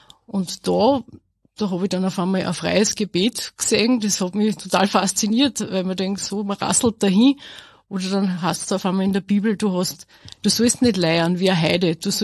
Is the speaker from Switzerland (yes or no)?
no; Asten, Upper Austria, Austria; ich komme aus Asten bei Enns und ich arbeite als Feinkostverkäuferin in Linz.